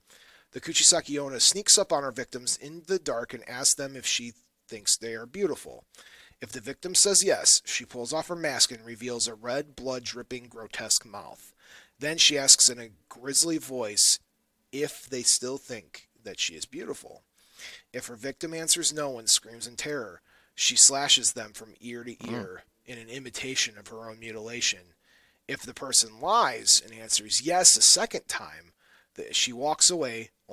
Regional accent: United States; Also, I'm American.

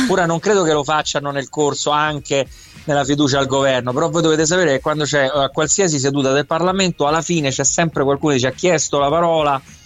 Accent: Rome, Lazio, Italy; Io me li ricordo quando ero piccolino a Valmelaina. Io sono nato e cresciuto a Valmelaina.

